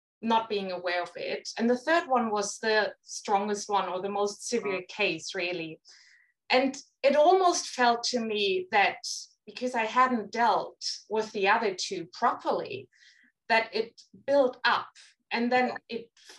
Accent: Germany; English is a second language; moved away as an adult; now in Sydney, Australia; So I'm from Germany originally, but I always knew I wanted to live abroad someday. And my husband had a chance 10 years ago. So we moved to Sydney. It was meant to be 4 years, but it's been 10.

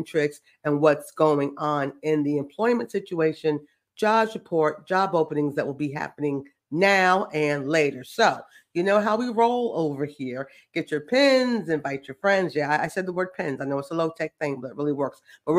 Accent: Virginia, United States; In my home state of Virginia, it is 2.7.

